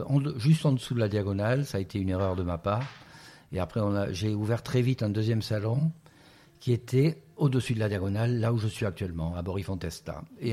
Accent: Toulouse, Occitanie, France; j'ai voulu rentrer sur Toulouse, et sur Toulouse, qui était ma ville natale

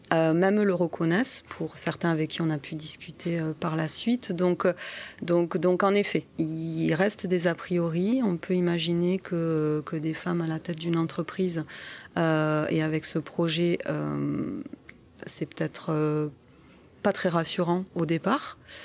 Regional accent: Toulouse, Occitanie, France; j'ai 41 ans, je suis toulousaine.

